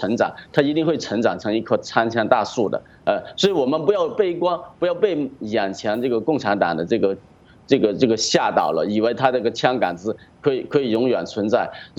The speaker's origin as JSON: {"language": "Chinese", "country": "Hong Kong", "said": "所以我们香港人更加要警惕"}